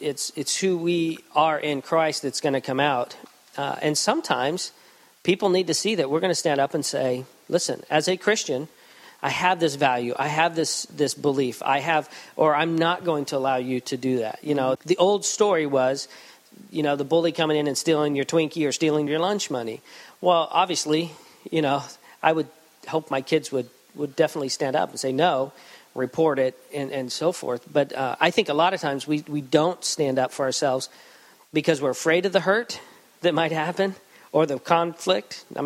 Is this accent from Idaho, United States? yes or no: yes; Idaho, United States; You know, I do remember when I was a freshman or sophomore, growing up in Idaho, there were some people that were cowboys, and they're real cowboys